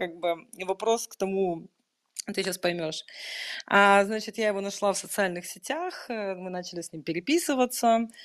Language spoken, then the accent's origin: Russian; Petrozavodsk, Republic of Karelia, Russia; born there; я же родилась в Карелии, в городе Петрозаводске, как и мои сведущие